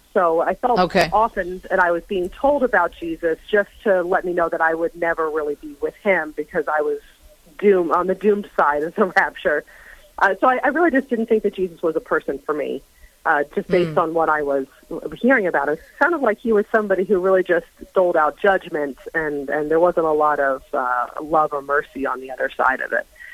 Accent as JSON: {"language": "English", "region": "Bible Belt", "country": "United States", "tie": "born or raised there", "said": "I was surrounded by a lot of non-denominational Christians growing up in the Bible Belt."}